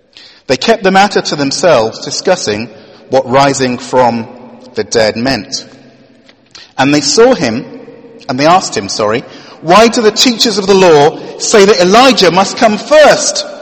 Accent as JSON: {"language": "English", "region": "Wales", "country": "United Kingdom", "tie": "born or raised there", "said": "You know, growing up in Wales, we have our own mountain there."}